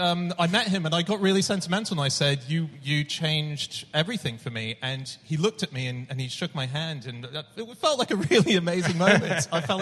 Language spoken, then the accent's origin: English; Hong Kong; So I grew up in Hong Kong, and I used to have a tape recorder, one of those tiny cassette ones, and I used to record episodes and listen back to it on the way to school.